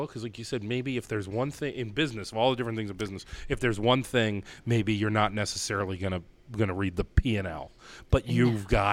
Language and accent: English; Ohio, United States; moved away; I'm from Northeast Ohio.